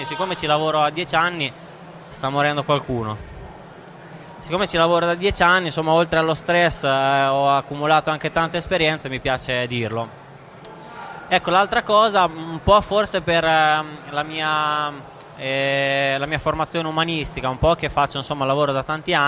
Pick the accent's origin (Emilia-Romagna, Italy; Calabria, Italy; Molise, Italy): Emilia-Romagna, Italy; Rimini; e sono un SEO di Rimini, svolgo questa attività dal 2005